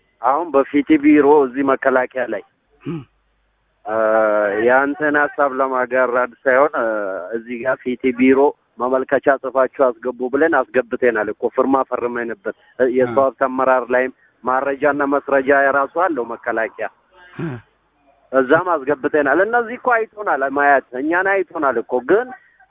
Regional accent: Oromia, Ethiopia; born there; now in Addis Ababa, Ethiopia; እኔ ያለሁት እኮ አዲስ አበባ ነው፣ መገናኛ እኮ ነው ያለሁት። እኔ እኮ ከባህር ዳር ከወጣሁ ያው አስቸኳይ ጊዜ አዋጅ ለዛም እንድሰራ ሄዳለሁ። ትውልዴ ኦሮሚያ ነው።

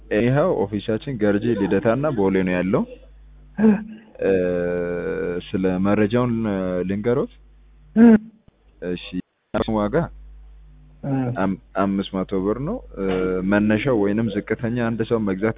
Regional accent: South Ethiopia Regional State, Ethiopia; እንደ አጋጣሚ ደግሞ የወላይታ ልጅ ነኝ።

